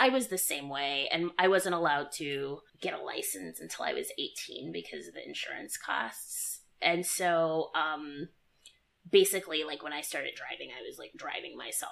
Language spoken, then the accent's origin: English; Memphis, Tennessee, United States; I mean, it's like growing up in Tennessee. You didn't have a lot of Confederate flags in Memphis.